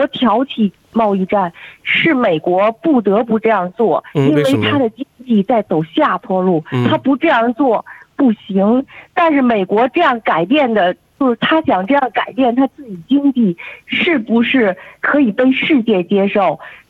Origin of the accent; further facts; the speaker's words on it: Australia; 但我是澳洲人